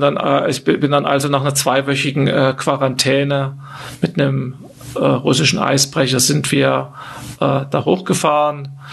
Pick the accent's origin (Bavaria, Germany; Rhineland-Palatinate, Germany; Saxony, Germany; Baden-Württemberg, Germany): Saxony, Germany; ich komme aus Sachsen, aus der Leipziger Gegend.